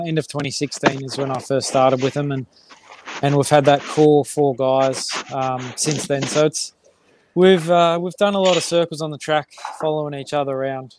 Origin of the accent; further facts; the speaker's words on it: Geelong, Victoria, Australia; Do you know where I'm from, mate? I'm from Geelong.